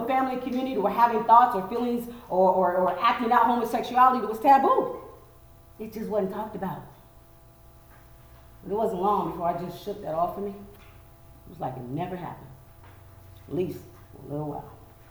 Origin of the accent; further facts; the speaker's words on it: Wichita, Kansas, United States; Now, for the majority of my childhood, I was raised in Wichita, Kansas. I'm the last of six military brats, three brothers and two sisters.